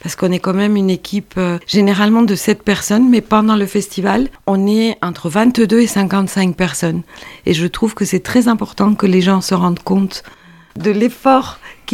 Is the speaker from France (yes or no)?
no; Paraguay; French is a second language; je suis originaire de l'Amazonie paraguayenne.